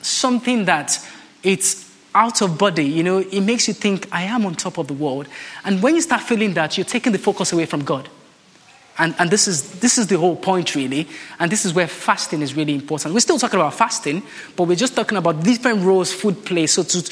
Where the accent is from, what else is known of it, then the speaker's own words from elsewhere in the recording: Nigeria; moved away as an adult; now in United Kingdom; I am Nigerian. I was born in Nigeria. I came to the UK when I was 18.